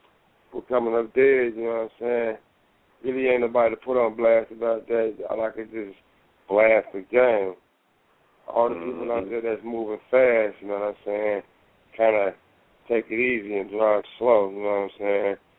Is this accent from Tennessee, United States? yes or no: no; Los Angeles, California, United States; Just because I'm from South Central don't mean that I got to be South Central all my life.